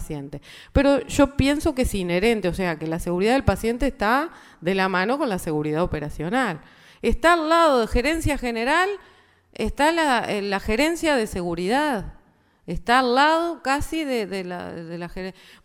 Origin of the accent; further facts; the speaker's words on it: Uruguay; en qué lugar nos encontramos como profesionales uruguayos trabajando